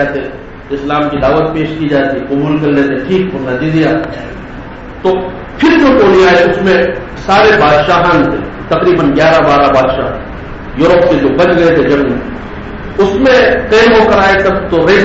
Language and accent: Urdu; Madhya Pradesh, India; خود میں جس صوبے سے تعلق رکھتا ہوں مدھیہ پردیش